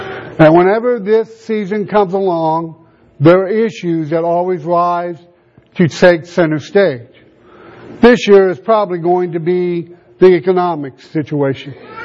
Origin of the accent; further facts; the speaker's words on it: United States; We have been very greatly blessed being an American, living in a country where we can worship in this capacity